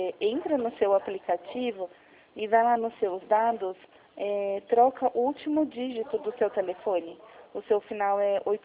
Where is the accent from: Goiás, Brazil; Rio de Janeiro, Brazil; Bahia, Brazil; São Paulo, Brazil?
São Paulo, Brazil; Jundiaí; Eu, por exemplo, sou aqui da cidade de Jundiaí, São Paulo.